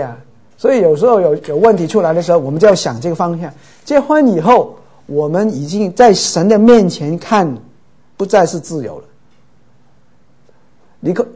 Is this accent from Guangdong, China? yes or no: yes; Chaozhou, Guangdong, China; 因为你知道我是潮州人呢